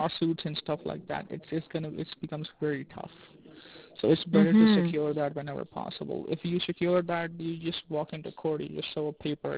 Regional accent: Rockford, Illinois, United States; Personally, I am from Illinois, Rockford.

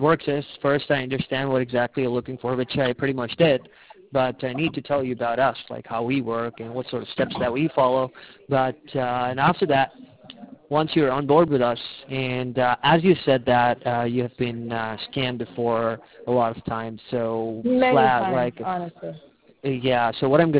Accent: London, United Kingdom; now in United States; North London. I was born there, yeah. Born and raised over there, then I did my school.

